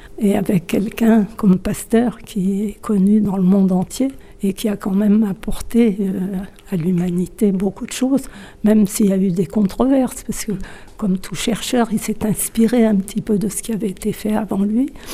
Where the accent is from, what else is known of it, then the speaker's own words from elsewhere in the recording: Rouen, Normandy, France; born there; Je suis née à Rouen. Je suis venue passer l'oral du premier bac à Vannes.